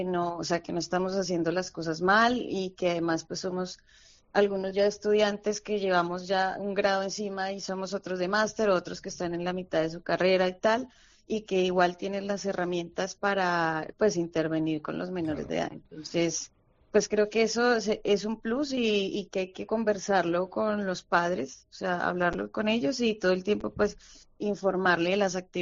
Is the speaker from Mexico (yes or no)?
no; Colombia; now in Spain; yo soy colombiana